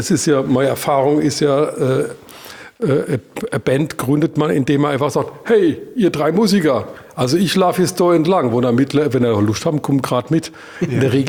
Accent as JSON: {"language": "German", "region": "Rhineland-Palatinate", "country": "Germany", "tie": "born or raised there", "accent": "Palatine", "said": "In meiner Kindheit fand statt in Mundart, in Pelzisch."}